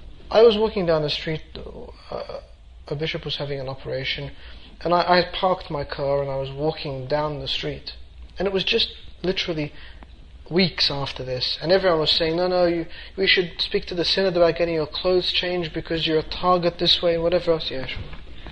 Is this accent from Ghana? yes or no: no; Egypt; I said, I'm Christian, I'm Orthodox from Egypt.